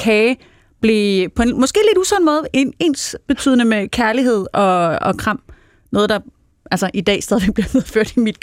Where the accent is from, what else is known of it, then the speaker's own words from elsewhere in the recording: Region of Southern Denmark, Denmark; Jeg tror, jeg blev født i 19. Jeg er fra Sønderjylland